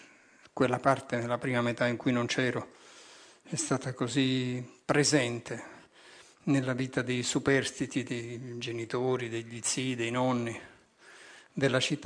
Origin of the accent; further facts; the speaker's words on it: Naples, Campania, Italy; born there; Sono nato a Napoli nella metà del secolo scorso.